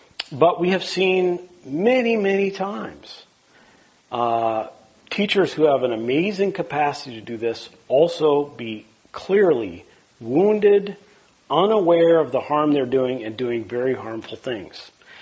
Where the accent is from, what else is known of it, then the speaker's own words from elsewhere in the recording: Minneapolis, Minnesota, United States; I'm from Minneapolis, so I get to talk about … if I want to.